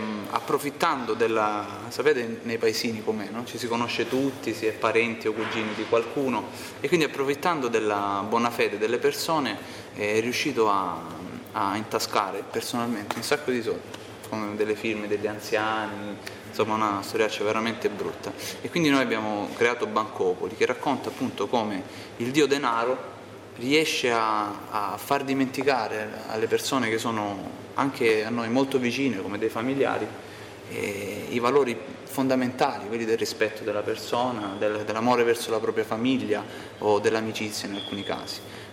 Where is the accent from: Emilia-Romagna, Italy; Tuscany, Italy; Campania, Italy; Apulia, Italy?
Apulia, Italy; Alessano; Noi tre siamo di Alessano